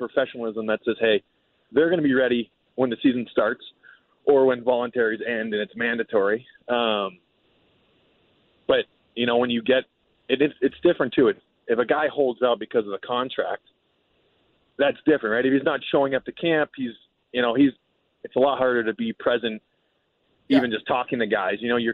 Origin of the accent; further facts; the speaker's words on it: New England, United States; It was, I grew up in New England. It had been I grew up watching the Bruins play.